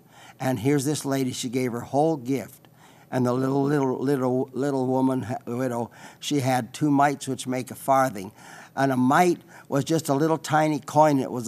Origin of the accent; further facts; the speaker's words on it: South Dakota, United States; because I was raised out in western South Dakota.